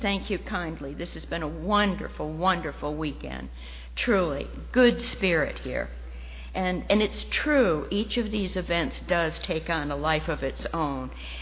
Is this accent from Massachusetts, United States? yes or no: no; Pawtucket, Rhode Island, United States; I grew up in Pawtucket, Rhode Island, and if you want to make a limerick about that, you feel free, you know.